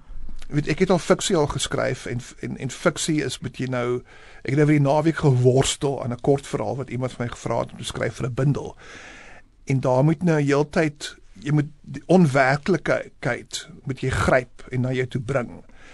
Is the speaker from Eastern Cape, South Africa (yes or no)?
no; Bellville, Western Cape, South Africa; now in London, United Kingdom; Hoe ek groot geword het in Bellville